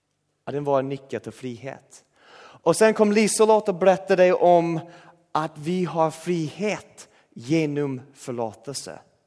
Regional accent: United States; Jag är en amerikan.

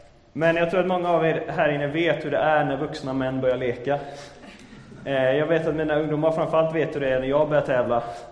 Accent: Jonsered, Västra Götaland County, Sweden; När jag växte upp i Jonsered så hade alltid vi ett stort midsommarfirande på den ängen som låg precis utanför min mammas radhus.

